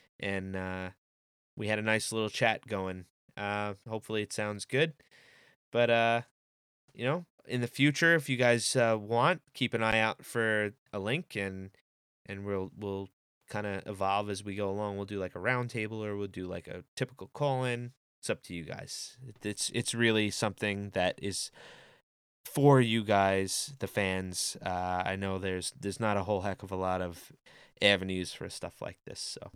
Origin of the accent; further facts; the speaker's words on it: Bethpage, New York, United States; I'm 38, so like I said, I grew up in Bethpage.